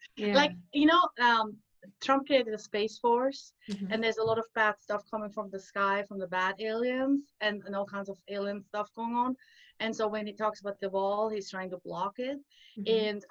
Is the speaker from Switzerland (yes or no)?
yes; Switzerland; when I was in the Swiss mountains, I grew up in Switzerland, and we were going to the mountains a lot.